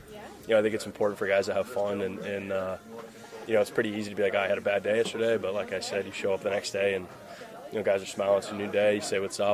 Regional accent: Massachusetts, United States; I'm from just north of Boston, Massachusetts.

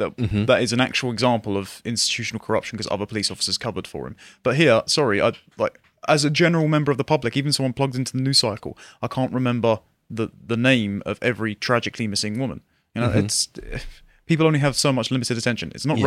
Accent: London, United Kingdom; And again, as a Londoner, I live in the most racially diverse part of the country.

